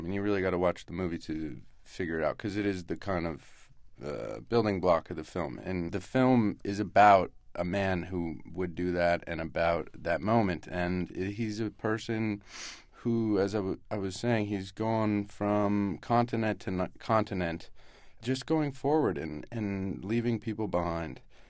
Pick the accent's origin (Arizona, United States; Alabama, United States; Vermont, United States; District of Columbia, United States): District of Columbia, United States; Washington; look, I'm from Washington, D.C., the most rhythmical city in the United States of America.